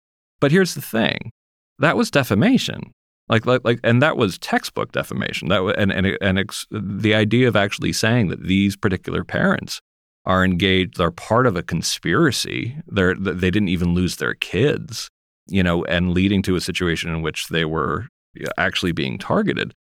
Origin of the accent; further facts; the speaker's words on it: Danbury, Connecticut, United States; I grew up in Danbury, Connecticut, and Newtown is kind of a suburb of Danbury.